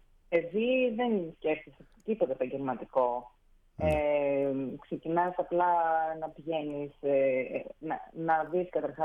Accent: Chania, Crete, Greece; moved away; Γεννήθηκα στα Χανιά, μεγάλωσα. Mm-hmm. Βέβαια, η μητέρα μου είναι από την Κατερίνη, οπότε έχω ρίζες και από πιο βόρεια. Mm. Αλλά στην Κρήτη μεγάλωσα

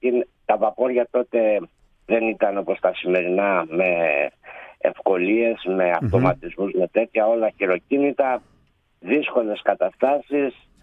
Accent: Keratsini, Attica, Greece; also born or lived in Piraeus / Amfiali; now in Thebes, Greece; Εγώ η καταγωγή μου είναι από τον Πειραιά. Μεγάλωσα στο Κερατσίνι, μεταφέρθηκα μετά με τους γονείς στην Αμφιάλη, που έμεινα μέχρι τα 38 μου

